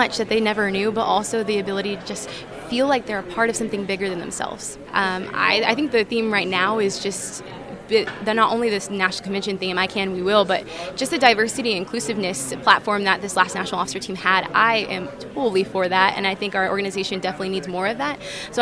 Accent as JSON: {"language": "English", "town": "Lodi", "region": "California", "country": "United States", "tie": "born or raised there", "said": "I'm from Lodi, California, where I grew up in a small farming community."}